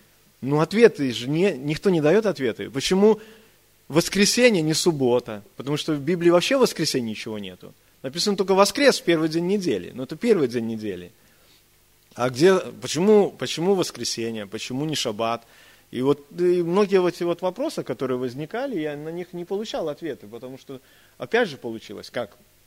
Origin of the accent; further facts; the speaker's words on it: Myadel, Minsk Region, Belarus; Мы сами, значит, из Белоруссии, город Мядель. Это город Мядель, это, ну, вот если знаете, Нарыч, курорт такой есть в Беларуси, озеро Нарыч, там вот много курорт, ну, такая курортная зона. Ну, и вот мы рядышком, там, 15 километров.